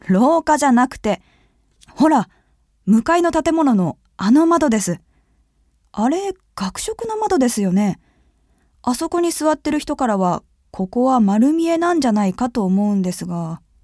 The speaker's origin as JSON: {"language": "Japanese", "town": "Nagaoka", "region": "Niigata", "country": "Japan", "said": "新潟県長岡市出身です。"}